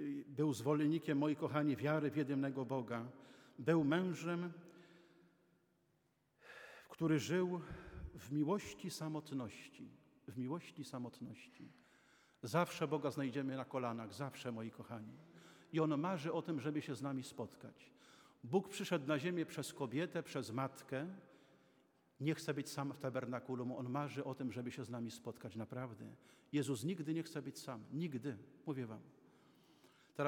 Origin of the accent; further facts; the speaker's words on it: Rzeszów, Subcarpathian Voivodeship, Poland; ja pochodzę z Rzeszowa.